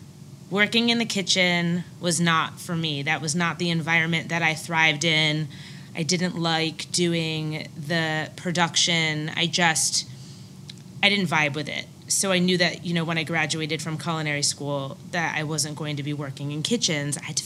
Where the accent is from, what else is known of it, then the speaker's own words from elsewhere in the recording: New Jersey, United States; I'm from New Jersey, and I say macaroon because that's how I say it.